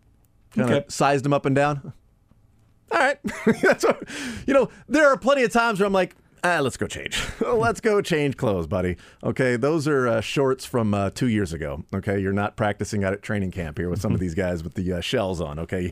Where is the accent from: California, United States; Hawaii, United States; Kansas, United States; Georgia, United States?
Kansas, United States; I'm from Kansas. You're going to have to sunflower me.